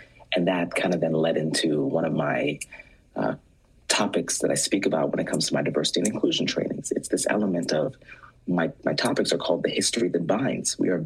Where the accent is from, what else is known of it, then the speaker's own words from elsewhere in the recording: Ohio, United States; I felt this hate from the community in which I grew up in Ohio.